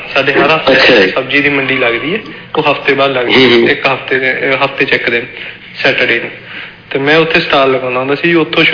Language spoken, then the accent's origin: Punjabi; Randiala, Punjab, India; ਮੇਰਾ ਪਿੰਡ ਰੰਡਿਆਲਾ ਮੋਗੇ ਜ਼ਿਲ੍ਹੇ ਦੇ ਵਿੱਚ